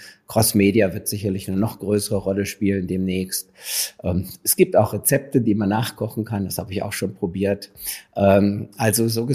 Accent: Wiesbaden, Hesse, Germany; übernachte dann in Wiesbaden und genieße dann einfach nochmal meine Heimatstadt

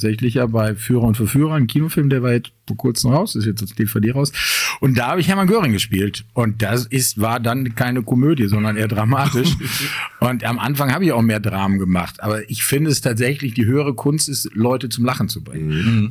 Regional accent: Bottrop, North Rhine-Westphalia, Germany; now in Münster, Germany; Bottrop bleibt meine Heimatstadt, wird es auch immer bleiben.

